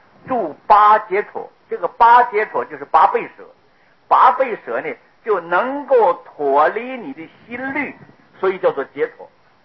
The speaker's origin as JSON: {"language": "Chinese", "country": "Taiwan", "said": "我们台湾话叫卡税"}